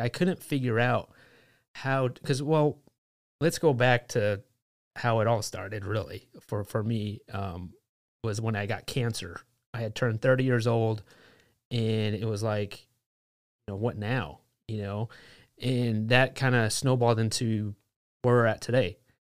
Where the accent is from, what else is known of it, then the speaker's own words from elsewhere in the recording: Los Angeles, California, United States; we're from Los Angeles area, never grew anything in our life, didn't know anybody who grew anything, never held a chicken